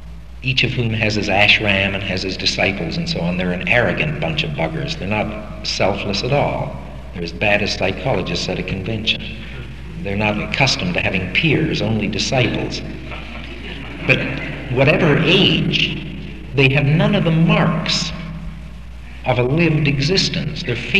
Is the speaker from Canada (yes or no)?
yes; Canada; I grew up in Canada in the Depression as a Canadian and as a Jew